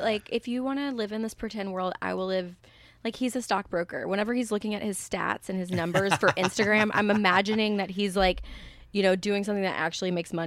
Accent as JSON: {"language": "English", "region": "the South", "country": "United States", "said": "And I'm from the South, where it's like my mom had a degree, and we were still on the poverty line"}